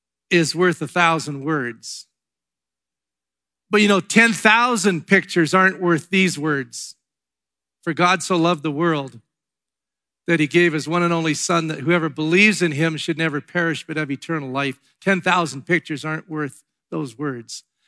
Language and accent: English; Red Deer, Alberta, Canada; We said, man, we're from Red Deer, Alberta, Canada. Never been to a game.